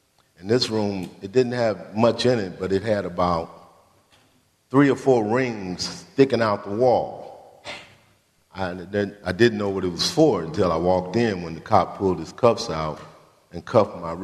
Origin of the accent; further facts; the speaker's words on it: Chicago, Illinois, United States; I'm from Chicago, Illinois.